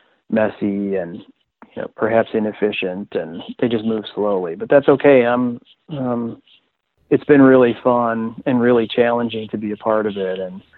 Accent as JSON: {"language": "English", "town": "Lake Forest", "region": "Illinois", "country": "United States", "tie": "born or raised there", "said": "Now I grew up on the North Shore. I actually grew up in Lake Forest."}